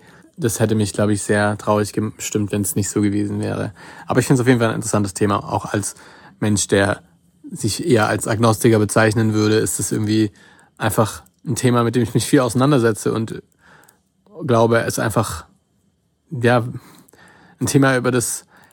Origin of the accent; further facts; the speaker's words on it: Southern Germany, Germany; also ich komme aus Süddeutschland